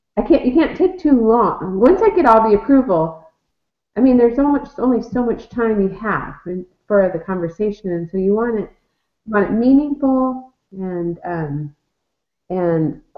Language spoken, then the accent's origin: English; Long Beach, California, United States; From my life, I grew up in Long Beach in Southern California. And so, you know, I know this area